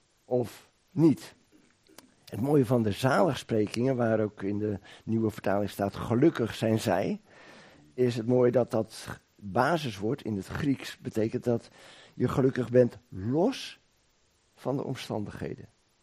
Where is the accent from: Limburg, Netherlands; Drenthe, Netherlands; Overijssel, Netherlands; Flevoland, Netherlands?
Flevoland, Netherlands; Almere; hier in de hoek van Holland en omgeving, of in Almere waar ik vandaan kom